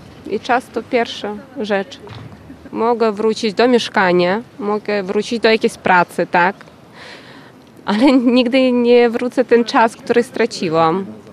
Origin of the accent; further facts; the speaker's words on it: Ukraine; Polish is a second language; moved away as an adult; now in Poland; Przyjechałam z Ukrainy, kiedy wybuchła wojna. Przyjechałam wraz z dziećmi, ze swoimi rodzicami.